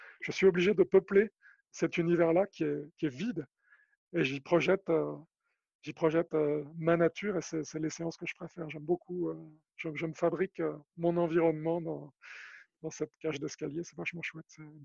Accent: Paris, Île-de-France, France; Comme je suis parisien, j'ai un peu de mal à m'entraîner au dénivelé.

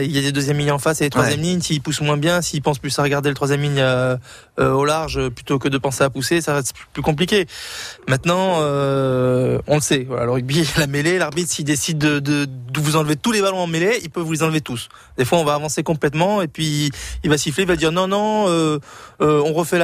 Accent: France; Je disais que c'est vrai que en tant que Français, on a l'impression d'être souvent floué

